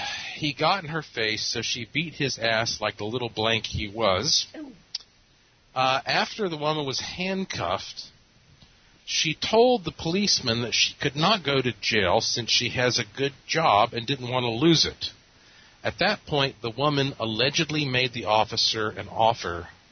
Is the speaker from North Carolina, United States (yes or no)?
yes; Asheville, North Carolina, United States; because Asheville is my hometown and we're including my museum and we're doing all this at the Asheville Masonic Temple